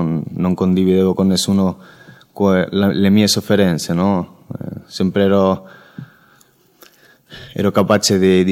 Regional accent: Spain; Italian is a second language; anche io vengo dalla Spagna, ho 24 anni

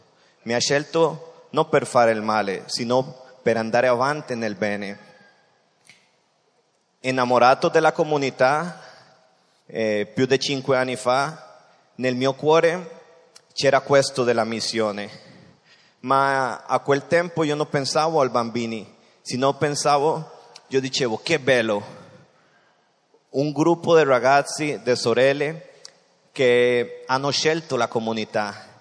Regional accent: Costa Rica; Italian is a second language; sono dalla Costa Rica. Avevo tanti anni che non passavo qua a Saluzzo

